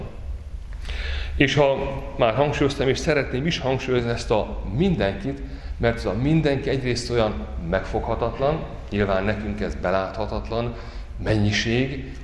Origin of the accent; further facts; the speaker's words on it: Téglás, Hajdú-Bihar, Hungary; Tégláson nőttem fel